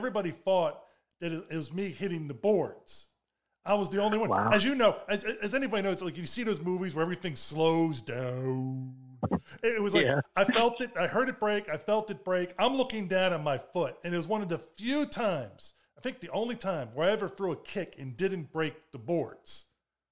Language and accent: English; Baltimore, Maryland, United States; and I grew up in Baltimore City.